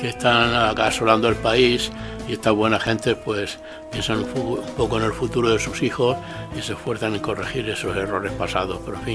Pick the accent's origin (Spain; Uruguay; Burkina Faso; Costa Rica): Burkina Faso; moved away; Cuando yo salí de Burkina hace 20 años